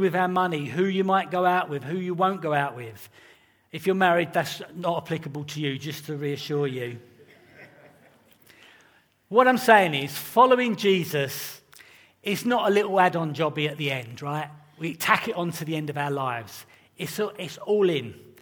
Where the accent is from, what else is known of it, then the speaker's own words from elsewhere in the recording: England, United Kingdom; I'm English, not a surprise to you, and I display certain characteristics that indicate this.